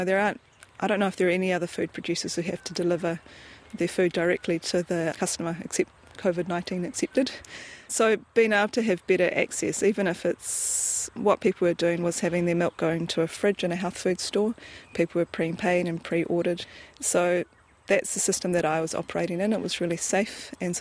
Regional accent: Auckland, New Zealand; I grew up in Auckland, yeah, so very much from the city

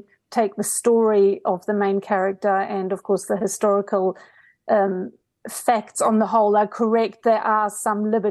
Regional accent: Germany; now in New Zealand; I grew up in Germany. I came to New Zealand 40 years ago, and I'm very fluent in both languages.

